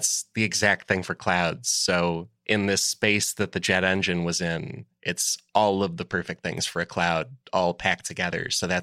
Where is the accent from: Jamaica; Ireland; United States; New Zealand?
Ireland; For the Irish, they'd do it. Yeah. Even though it would look extremely polluted, it's like, it's fun. We're Irish.